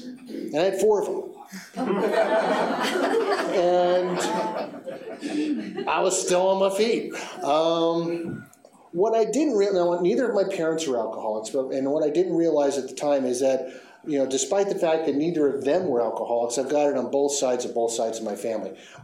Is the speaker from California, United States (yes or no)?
yes; San Leandro, California, United States; I grew up in San Leandro, California, just right over there, with an intact family